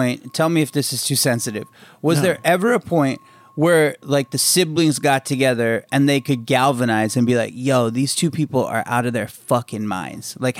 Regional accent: Maryland, United States; I grew up in Maryland, the suburbs of Maryland.

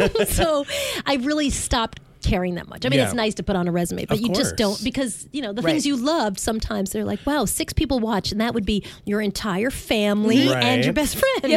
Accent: New York, United States; I grew up in Long Island.

